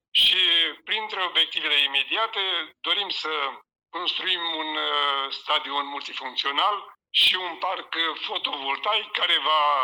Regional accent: Pârvești, Vaslui County, Romania; din punct de vedere al băștinașului, eu sunt din Pârvești

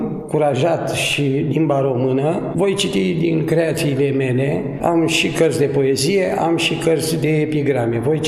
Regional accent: Romania; Eu sunt român și inima mea bate pentru limba și literatura română.

